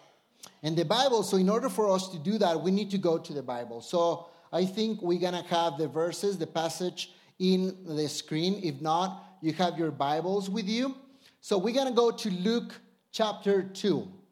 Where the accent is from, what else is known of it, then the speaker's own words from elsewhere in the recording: Mexico City, Mexico; now in Denver, United States; So I am from Mexico City, right? I would need to go back from Denver to Mexico City for that census.